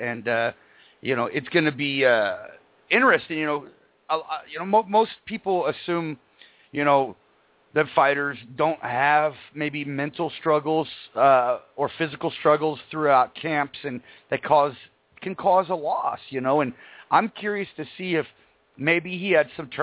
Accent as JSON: {"language": "English", "region": "Texas", "country": "United States", "said": "being somebody from Texas, you know, I've met a lot of great people through MMA"}